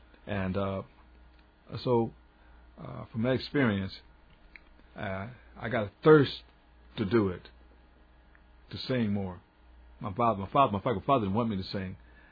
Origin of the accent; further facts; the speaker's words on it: Chicago, Illinois, United States; Born and raised in Chicago, yes.